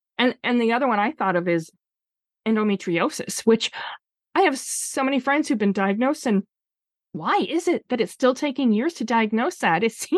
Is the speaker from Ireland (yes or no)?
no; Canada; moved away as an adult; now in United States; just a few months after I'd moved to the United States from Canada. So I'm a dual citizen. I was born in the US. I was raised in Canada.